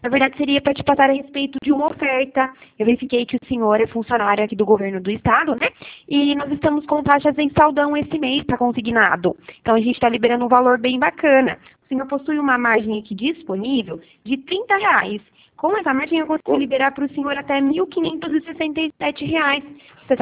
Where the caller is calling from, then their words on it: Araras, São Paulo, Brazil; eu falo da cidade de Araras